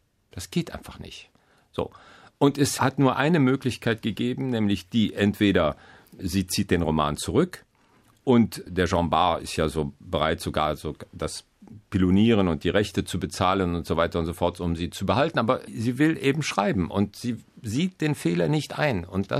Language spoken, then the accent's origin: German; Cologne, North Rhine-Westphalia, Germany; born there; Ich bin in Köln geboren und bin, damals war das jedenfalls, so katholisch erzogen worden.